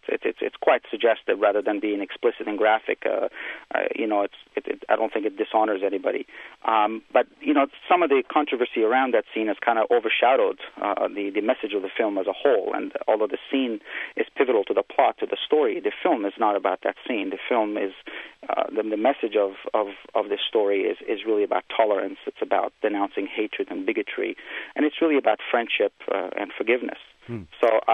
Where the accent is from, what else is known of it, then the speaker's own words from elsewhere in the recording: Kabul, Afghanistan; I grew up in Kabul, like all the other boys in Kabul flying kites